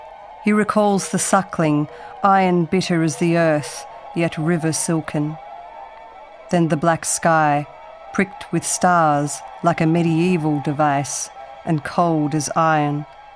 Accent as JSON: {"language": "English", "country": "Australia", "tie": "born or raised there", "said": "I am the child of Finnish migrants, and growing up in Australia rather than Finland, I grew up with a kind of second-hand storied knowledge of my family history."}